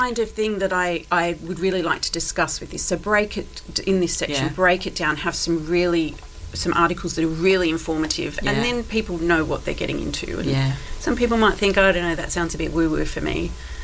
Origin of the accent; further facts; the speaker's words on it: Sydney, New South Wales, Australia; I'm from an island. It's just a bit bigger island than the Isle of Wight. No, I'm from Sydney. I grew up in Sydney.